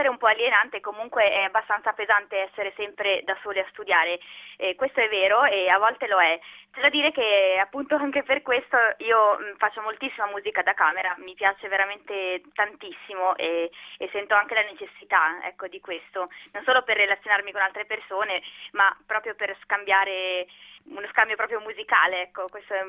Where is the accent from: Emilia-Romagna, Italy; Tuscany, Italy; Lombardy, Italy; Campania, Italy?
Lombardy, Italy; Angera; born there; Io sono nata ad Angera, in provincia di Varese, e ho studiato poi al Conservatorio Puccini di Gallarate, dove poi mi sono diplomata.